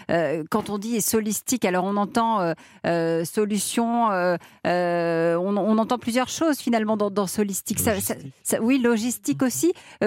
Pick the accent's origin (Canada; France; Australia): France; tout le savoir-faire est ici, chez nous, en France.